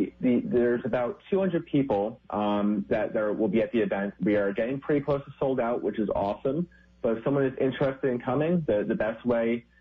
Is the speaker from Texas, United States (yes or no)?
no; Wallingford, Connecticut, United States; Connecticut, there's these little entrepreneurial hubs. And some of the ideas are coming out of that. I'm from Wallingford, and Wallingford has the hub.